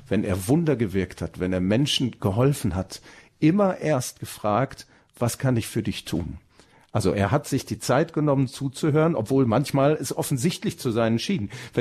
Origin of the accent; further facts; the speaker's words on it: North Rhine-Westphalia, Germany; wie man das bei uns im Ruhrgebiet so sagt, einen rausgehauen.